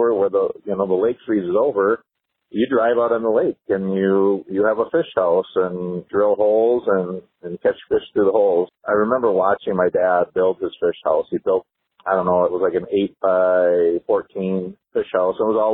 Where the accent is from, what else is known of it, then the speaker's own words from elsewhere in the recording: Anoka, Minnesota, United States; Yeah, born in St. Paul, I think. And I grew up in Anoka, which is kind of a northern suburb of the cities.